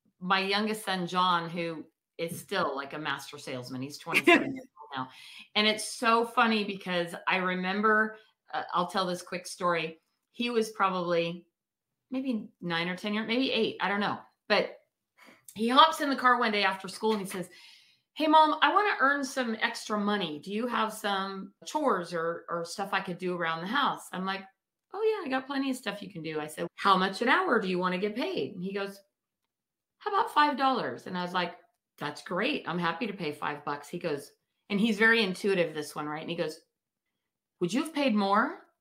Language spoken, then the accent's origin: English; Chico, California, United States; I remember being around 10 years old and I grew up in Chico. And in Chico, the walnuts would just fall.